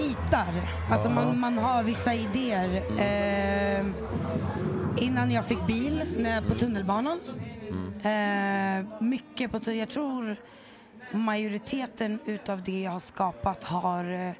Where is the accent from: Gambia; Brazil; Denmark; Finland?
Gambia; Ja, det var faktiskt asnice eftersom att jag är från Gambia också.